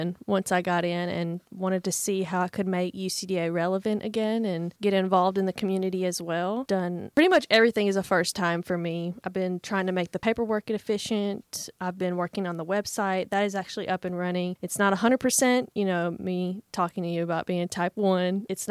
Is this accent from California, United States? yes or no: no; Plantersville, Mississippi, United States; I am not originally from New Albany. I'm actually from Plantersville. I grew up there.